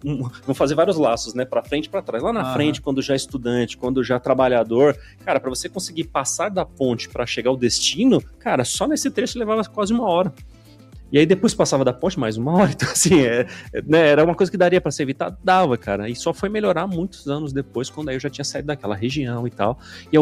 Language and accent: Portuguese; São Paulo, Brazil; Eu sou de São Paulo. São Paulo, capital mesmo, né? Paulistano, meu.